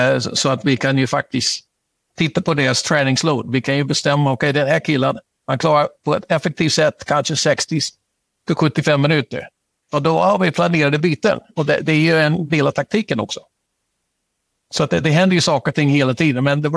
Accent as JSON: {"language": "Swedish", "country": "United States", "said": "Ja, eftersom vi är amerikaner vet ju hur det amerikanska fotbollssystemet ser ut"}